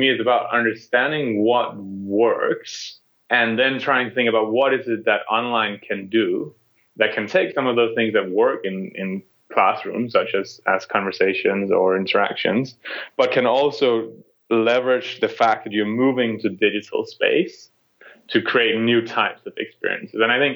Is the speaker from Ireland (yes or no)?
no; Denmark; moved away as an adult; also born or lived in United States; I grew up in Denmark, a small country in Northern Europe that's known for having free education.